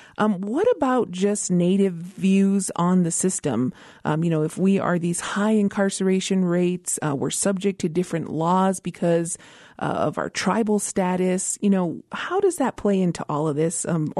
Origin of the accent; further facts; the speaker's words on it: Isleta Pueblo, New Mexico, United States; from Isleta Pueblo